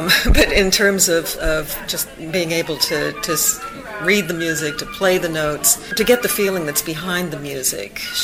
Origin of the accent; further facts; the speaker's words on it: Independence, Missouri, United States; I grew up in Independence, Missouri, and my teacher played the organ at Harry Truman's wedding